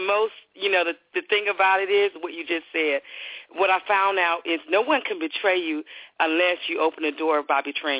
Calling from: Texas, United States

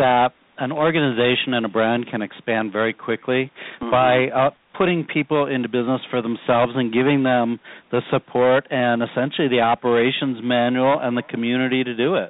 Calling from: Denver, Colorado, United States; Calling from Denver, Colorado.

